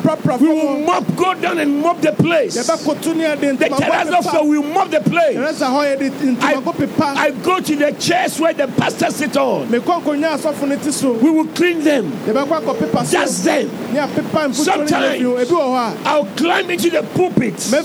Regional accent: Winneba, Central Region, Ghana; You know, way back, you know, I came from Winneba. Way back in Winneba.

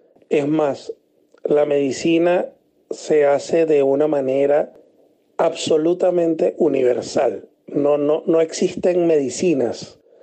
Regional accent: Venezuela; moved away as an adult; now in Chile; Fíjate, si soy venezolano, actualmente tengo ya 3 años y 10 meses en Chile.

